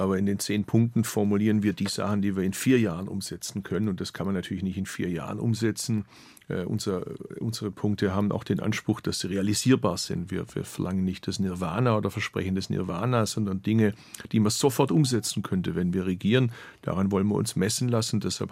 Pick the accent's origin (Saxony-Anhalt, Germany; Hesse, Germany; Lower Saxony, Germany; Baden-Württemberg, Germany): Baden-Württemberg, Germany; Bad Urach; born there; zu meiner Geburtsstadt Bad Urach